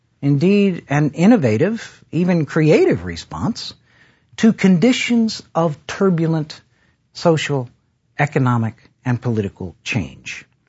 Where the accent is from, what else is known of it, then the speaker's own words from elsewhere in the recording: Virginia, United States; because I grew up in Northern Virginia, and I'm quite fond of the Washington football team.